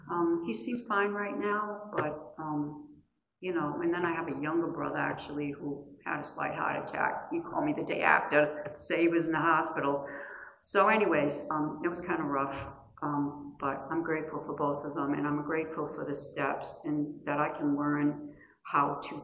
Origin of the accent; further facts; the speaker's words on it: Rhode Island, United States; I come from Rhode Island in the USA.